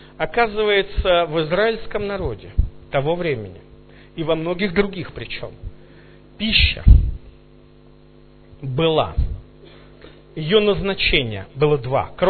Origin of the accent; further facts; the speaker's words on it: Tula, Tula Oblast, Russia; А я приехал из Тулы.